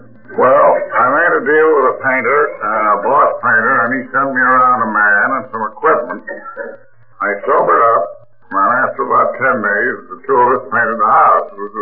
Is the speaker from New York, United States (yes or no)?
yes; Albany, New York, United States; that's when he landed in Albany, my hometown, called me up, and I took him out